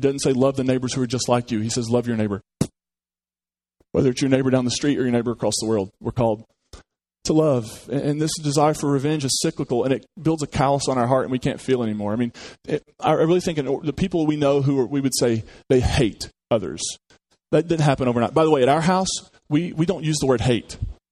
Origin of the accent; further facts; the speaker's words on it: United States; I'm from Hatfield-McCoy country.